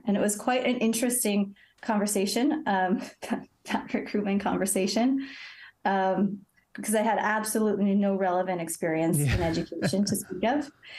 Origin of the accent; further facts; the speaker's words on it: California, United States; now in Paris, France; in Paris for the past 19 years, but originally I am from California.